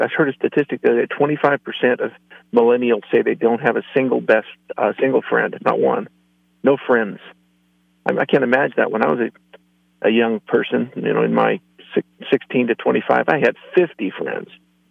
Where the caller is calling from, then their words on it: Plymouth, California, United States; Beautiful downtown Plymouth, California. I'm on my way to San Andreas this evening for my granddaughter's birthday party.